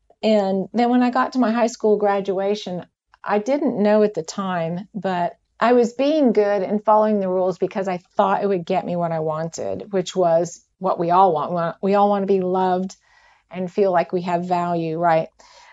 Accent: Huntington, West Virginia, United States; born there; also born or lived in Dallas, Texas; Well, originally I was born in Huntington, West Virginia, but I've spent the last 39 years in the Dallas, Texas area, and then just recently moved to Ohio with my youngest son.

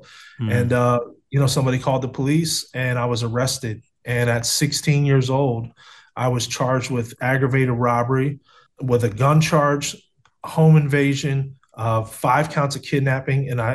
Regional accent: Cleveland, Ohio, United States; when I grew up in Cleveland, you know, I was going to inner city schools.

